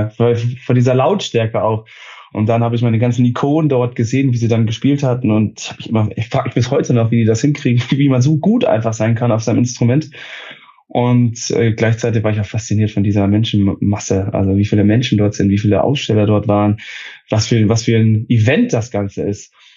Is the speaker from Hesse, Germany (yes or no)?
yes; Hesse, Germany; now in Hamburg, Germany; ich war bei der Polizei Hessen und komme auch aus Hessen. Ich komme aus Osthessen, aus der Nähe von Fulda und habe dann, wie gesagt, in Wiesbaden gelebt. Dann habe ich in Berlin gelebt und in Ravensburg studiert und seitdem, seit 2 Jahren jetzt auch noch in Hamburg.